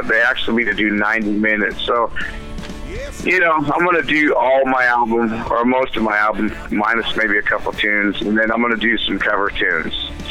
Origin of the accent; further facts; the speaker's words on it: Visalia, California, United States; And I'm from Visalia, California, which is the central San Joaquin Valley, about an hour north of Bakersfield, California